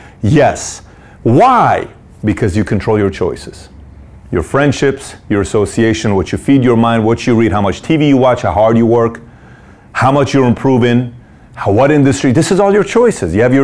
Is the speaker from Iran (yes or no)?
yes; Tehran, Tehran Province, Iran; now in United States; when we grew up in Tehran, Iran. We were in low-income families, so I've never lived in a house.